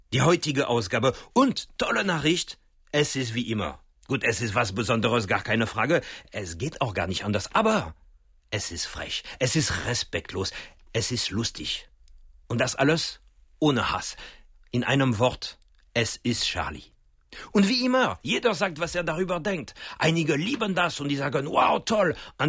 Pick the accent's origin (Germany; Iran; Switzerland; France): France; Wissen Sie, als Jugendliche in Frankreich, es gab 2 Zeitschriften, die am wichtigsten waren.